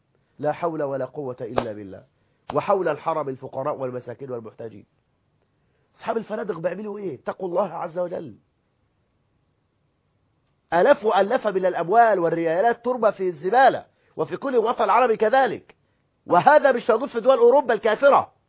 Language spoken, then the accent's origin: Arabic; Egypt; إحنا مصريين بقال 40 سنة ناس بتاكل فول وطعمية،